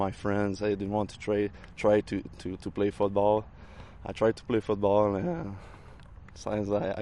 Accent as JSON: {"language": "English", "country": "Canada", "tie": "born or raised there", "second_language": "English", "said": "Same as I was young, like 10 years old, I play hockey"}